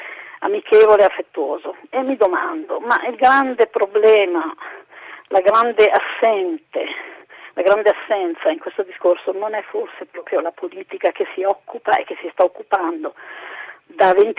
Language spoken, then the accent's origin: Italian; Milan, Lombardy, Italy; now in Montalcino, Italy; Sì. E sono milanese